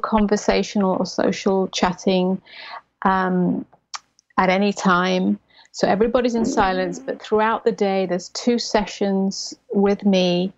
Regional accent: England, United Kingdom; now in United States; I am English, yes. I have not gone back to England, and neither has Cavi, since we arrived in the United States, which is just over a year ago.

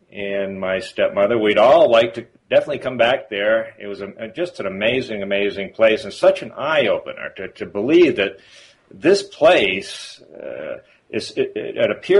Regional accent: New Hampshire, United States; And what totally amazes me is I grew up in New Hampshire

